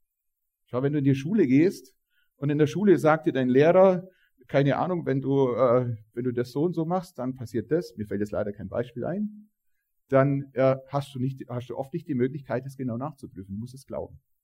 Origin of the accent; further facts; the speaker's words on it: Magdeburg, Saxony-Anhalt, Germany; bei mir, da wo ich herkomme, Magdeburg, da, Thalhofen, da wo ich wohne